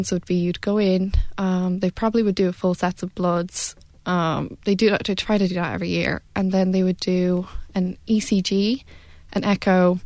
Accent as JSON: {"language": "English", "country": "United States", "tie": "born there", "said": "I was born in America, so they found out early, thankfully."}